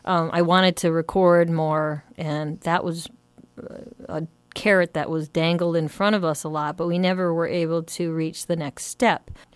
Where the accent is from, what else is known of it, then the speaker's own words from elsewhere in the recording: Agawam, Massachusetts, United States; also born or lived in Springfield; I did. Well, I was born in Springfield, and when I was about 10, we moved to Agawam, where I'm happy to say I had a very happy childhood going to school there.